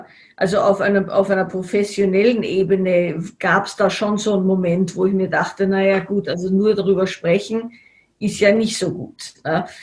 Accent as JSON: {"language": "German", "region": "Salzburg", "country": "Austria", "tie": "born or raised there", "said": "ich bin in Salzburg aufgewachsen und da gab es also schon auch eine Kultur von Heilpraktikern"}